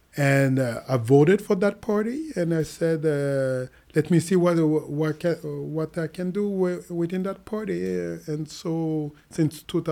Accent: Montreal, Quebec, Canada; it's born and raised in Montreal, 51 years old, married, two kids. Living in Montreal all of my life

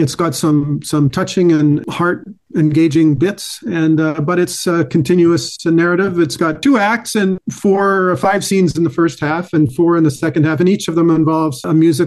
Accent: Canada; when you identify yourself as a Canadian who's coming out of the north

